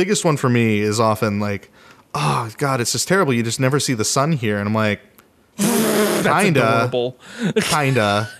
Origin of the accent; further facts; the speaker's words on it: Fairbanks, Alaska, United States; I just spent 2 years in Fairbanks, like, back in my hometown.